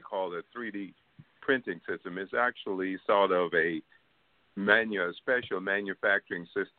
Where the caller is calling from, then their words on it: Canada; I'm calling from Canada. I'm calling from Canada.